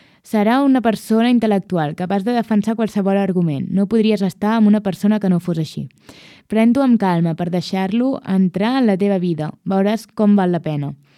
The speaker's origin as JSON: {"language": "Catalan", "region": "Catalonia", "country": "Spain", "said": "Jo soc catalana."}